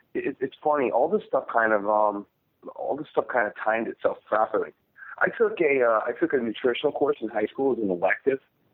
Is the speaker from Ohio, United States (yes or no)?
yes; Cincinnati, Ohio, United States; Born and raised in the Midwest, Cincinnati, Ohio. I grew up and graduated from high school here in Cincinnati.